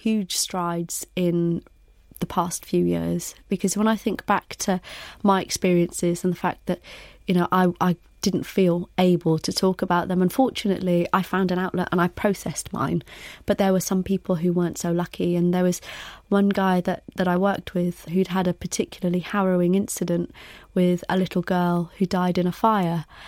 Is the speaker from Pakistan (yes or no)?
no; Wales, United Kingdom; my Welsh roots, being born and raised in Wales